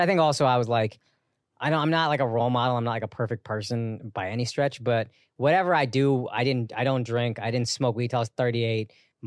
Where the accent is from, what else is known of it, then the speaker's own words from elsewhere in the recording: Texas, United States; also born or lived in New York; now in Los Angeles, United States; I grew up in the South in Texas where it is more religious.